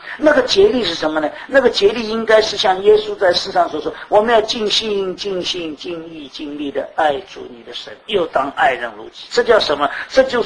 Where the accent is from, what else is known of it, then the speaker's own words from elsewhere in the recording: China; 讲我们中国人应该这样应该那样